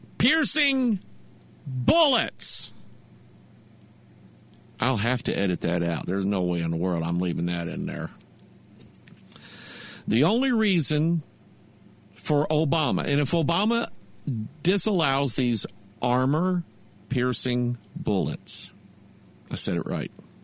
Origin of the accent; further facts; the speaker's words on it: United States; I'm an American. I love my country. I love the liberties and the freedoms that we have, and I don't want them taken away.